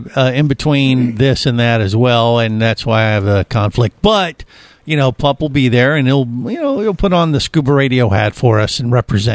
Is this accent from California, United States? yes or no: no; Ohio, United States; now in Orlando, United States; I've never had the opportunity to go to it myself, even though I grew up in Ohio. Go figure. You know, we're in Orlando now